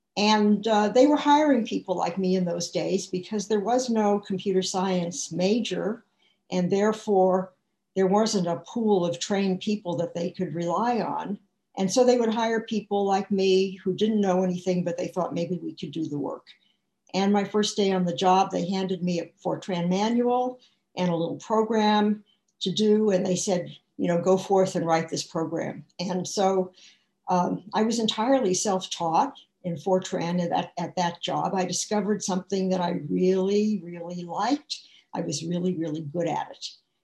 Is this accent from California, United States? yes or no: yes; San Francisco, California, United States; I grew up in San Francisco. I went to Berkeley.